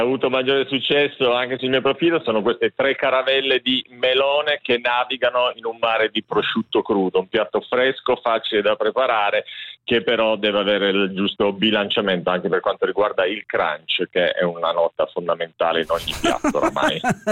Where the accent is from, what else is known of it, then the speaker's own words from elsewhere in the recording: Piedmont, Italy; Io sono piemontese e questo significa che sono più legato alla montagna che al mare, ovviamente, perché sono nato e cresciuto circondato dalle Alpi.